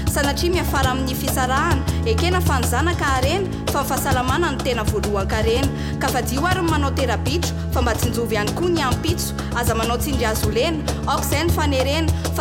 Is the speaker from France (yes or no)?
no; Madagascar; je viens de Madagascar, je suis une artiste slameuse, interprète.